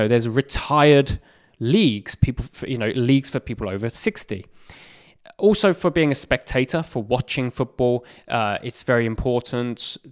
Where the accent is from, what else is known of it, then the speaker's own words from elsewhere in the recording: England, United Kingdom; Growing up in England, football is a huge thing that I watch and play.